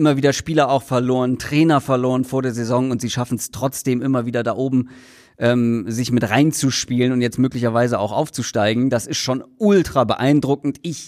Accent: Hamburg, Germany; Als Hamburger sage ich, ich würde gerne weiterhin ein Hamburg-Derby in der Bundesliga sehen.

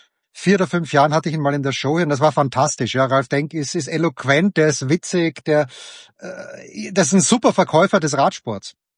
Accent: Austria; Als Österreicher

